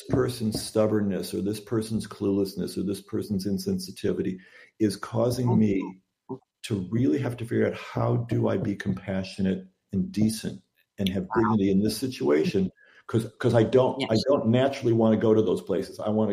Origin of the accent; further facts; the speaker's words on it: Detroit, Michigan, United States; And I grew up in Detroit where you weren't allowed to go to therapy.